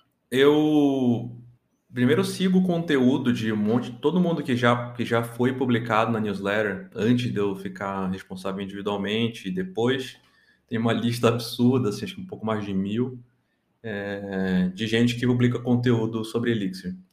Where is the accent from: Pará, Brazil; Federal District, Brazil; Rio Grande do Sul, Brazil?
Pará, Brazil; Belém; now in São Paulo, Brazil; eu fiz engenharia de computação aqui em São Paulo, na Politécnica da USP. E antes disso, eu nasci e cresci lá em Belém do Pará, de onde eu sou.